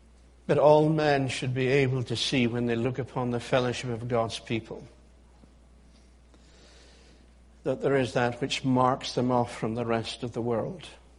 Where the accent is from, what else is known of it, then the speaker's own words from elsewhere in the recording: Scotland, United Kingdom; Is that something to which I, as a Scot, should just simply say, it's not my nature to be outgoing?